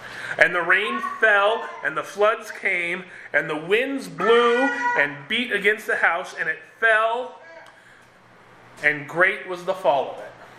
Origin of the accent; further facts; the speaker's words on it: Minneapolis, Minnesota, United States; there was a bridge in Minneapolis that just... That's my hometown.